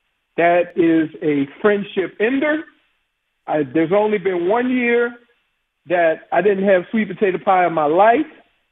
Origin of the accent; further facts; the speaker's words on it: New Orleans, Louisiana, United States; Guess what? I'm from New Orleans. We still call that Tuesday.